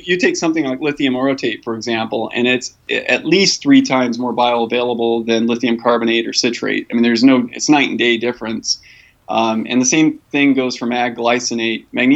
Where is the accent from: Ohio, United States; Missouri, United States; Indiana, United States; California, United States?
Indiana, United States; South Bend; Indiana. I was born in Indianapolis, and then I moved to South Bend, and we kind of moved around, lived in San Antonio for a year, and South Dakota for a year on a Sioux Indian reservation.